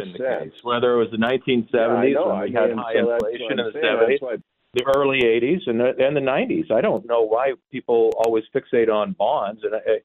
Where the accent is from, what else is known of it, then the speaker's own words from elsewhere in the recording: United States; born there; I was born in America.